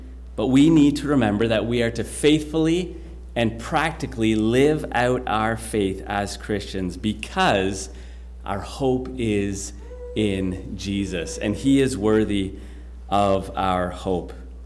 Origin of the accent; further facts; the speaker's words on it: North Bay, Ontario, Canada; I was from North Bay, and she was from Sault Ste. Marie